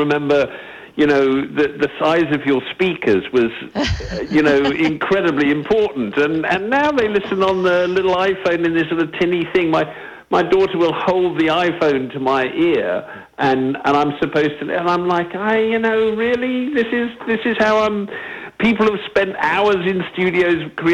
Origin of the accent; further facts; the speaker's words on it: England, United Kingdom; growing up in England in the sort of 60s